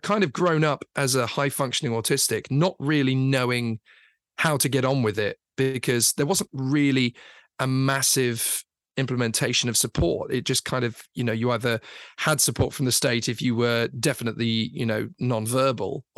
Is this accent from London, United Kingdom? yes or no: yes; Catford, London, United Kingdom; I was born in Lewisham and raised in the initial years in Catford in London. We lived in a fairly reasonably hectic and built up area.